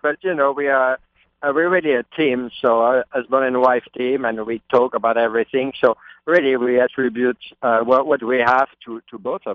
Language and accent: English; Normandy, France; it's a nice part of France. It's Normandy is a little bit what, I mean, to France, what Kentucky is to America. You know, that's where you have the best breeding, the best farms. So, I mean, I grew up in a nice setting.